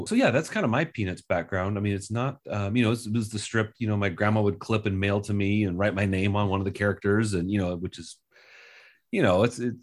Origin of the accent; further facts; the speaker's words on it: Nebraska, United States; So, you know, growing up in Nebraska and, mostly, in the 80s, I was of the age where Calvin and Hobbes and The Far Side are appearing